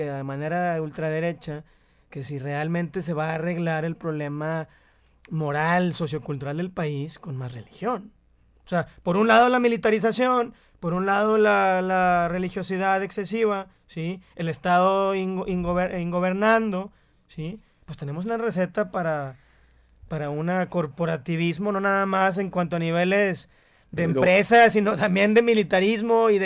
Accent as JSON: {"language": "Spanish", "country": "Mexico", "said": "en nuestras casas también somos mexicanos."}